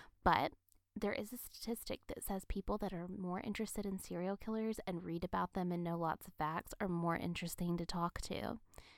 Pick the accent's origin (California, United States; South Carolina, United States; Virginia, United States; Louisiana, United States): South Carolina, United States; And this one comes from my home state of South Carolina.